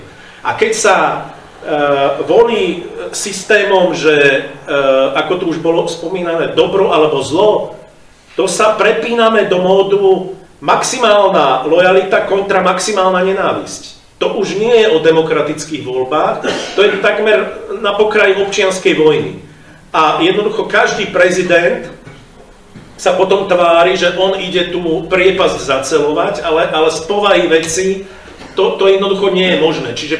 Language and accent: Slovak; Galanta, Trnava Region, Slovakia; Ja som z Galanty